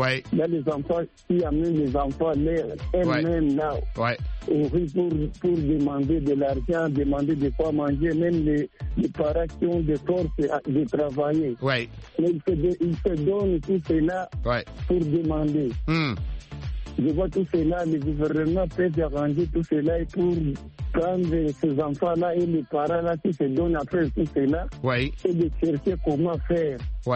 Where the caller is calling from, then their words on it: Bujumbura, Bujumbura Mairie, Burundi; tout va bien aussi chez nous au Burundi.